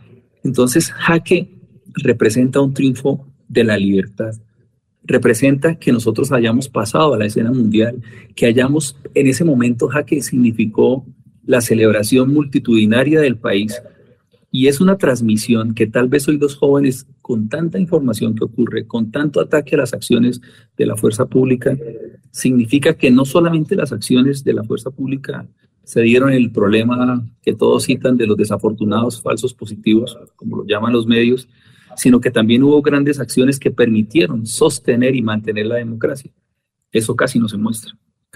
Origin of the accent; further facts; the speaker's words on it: Colombia; realmente somos colombianos dañando a otros colombianos